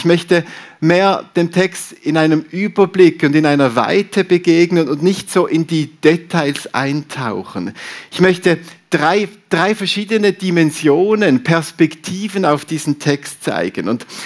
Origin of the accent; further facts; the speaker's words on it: Riehen, Basel-Stadt, Switzerland; now in Steffisburg, Switzerland; ich bin seit 6 Jahren in Steffisburg zu Hause. Vorher haben wir in Rieche gewohnt, also ich bin ein Basler, Rieche bei Basel. Und habe immer noch ein bisschen Mühe mit dem Dialekt. Immer wenn ich versuche, Berndeutsch zu reden